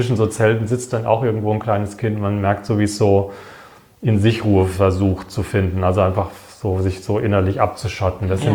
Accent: Wiesloch, Baden-Württemberg, Germany; weil meine Heimatstadt Wiesloch, die hat auch genauso viele Einwohner etwa.

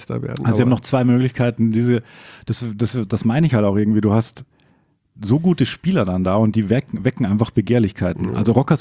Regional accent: Bregenz, Vorarlberg, Austria; in meiner Heimat

